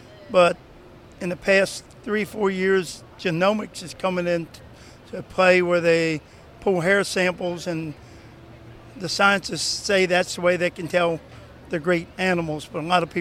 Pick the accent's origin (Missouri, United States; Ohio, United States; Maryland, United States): Maryland, United States; Knoxville; from Knoxville, Maryland.